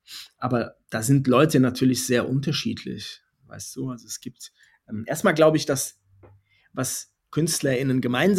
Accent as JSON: {"language": "German", "town": "Frankfurt", "region": "Hesse", "country": "Germany", "said": "wir sind ja beide aus Frankfurt"}